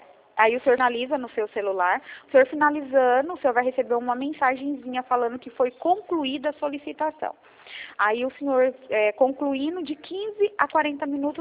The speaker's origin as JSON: {"language": "Portuguese", "region": "Bahia", "country": "Brazil", "lives_now": "São Paulo, Brazil", "said": "hoje eu moro em São Paulo, só que eu sou da Bahia."}